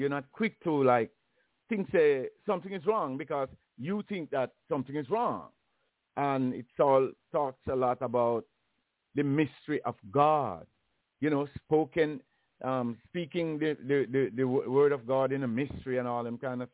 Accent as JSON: {"language": "English", "country": "Jamaica", "tie": "born or raised there", "said": "Now, the church that I grew up in Jamaica is white people church."}